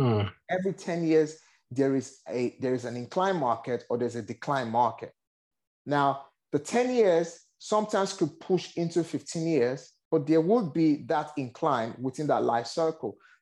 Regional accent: Nigeria; I originally born and raised in Nigeria.

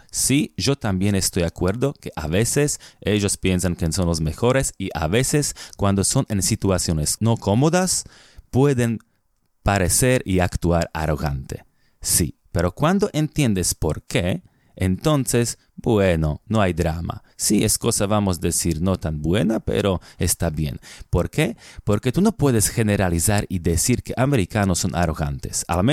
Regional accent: Slovakia; Spanish is a second language; no puedo imaginar que gente, por ejemplo, en mi país, en Europa, en Eslovaquia, ¿no?

